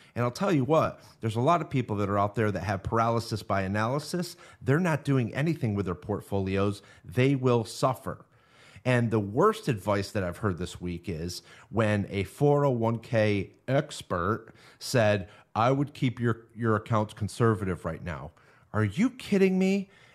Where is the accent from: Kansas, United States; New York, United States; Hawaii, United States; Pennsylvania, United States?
New York, United States; And I come from New York, so, you know, I know a lot of people from New York